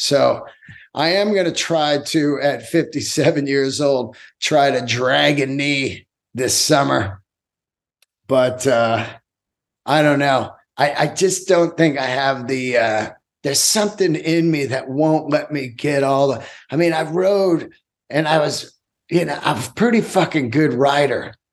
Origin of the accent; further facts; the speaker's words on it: San Francisco, California, United States; I grew up in the Bay Area, San Francisco